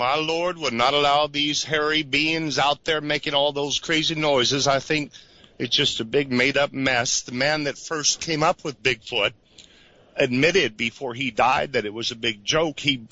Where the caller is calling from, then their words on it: Taos, United States; from Taos in Arizona.